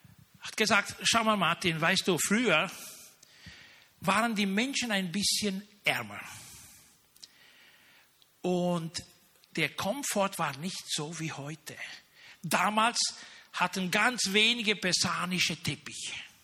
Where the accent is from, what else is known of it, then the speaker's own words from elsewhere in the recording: Romania; ihr wisst ja, ich komme aus Rumänien